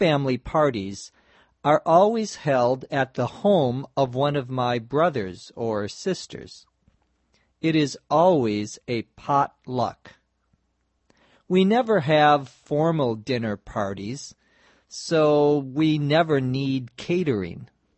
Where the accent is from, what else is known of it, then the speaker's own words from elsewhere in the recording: St. Paul, Minnesota, United States; I visit my hometown, which is St. Paul, Minnesota, by the way, about once a year.